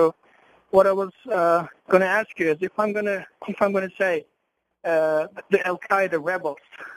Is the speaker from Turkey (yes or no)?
yes; Istanbul, Turkey; now in Barrie, Canada; So I was born and raised in Istanbul. For my life, I've been living in Barrier in about like 4.5 years.